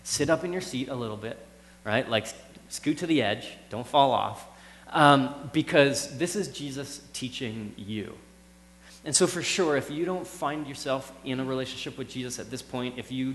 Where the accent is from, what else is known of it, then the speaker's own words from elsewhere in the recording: Canada; now in United States; and then I moved to the States. Because, like, I'm Canadian. I grew up playing hockey.